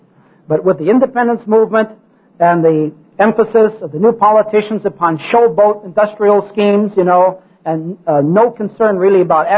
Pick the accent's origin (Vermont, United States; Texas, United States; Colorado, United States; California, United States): California, United States; still buy California wines. They're pretty good. I don't care for New York State wines, except the champagnes are pretty good. So I stick with my home state.